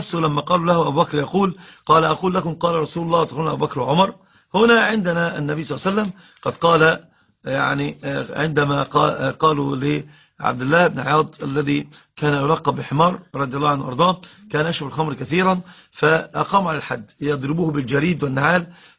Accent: Egypt; والصعيد عندنا في مصر أكثر الناس يفعلون هذا الباب

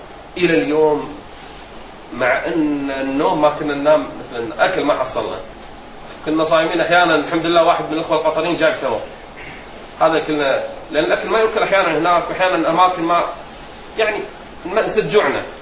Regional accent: Kuwait; ومنهم أئمة عندنا في الكويت

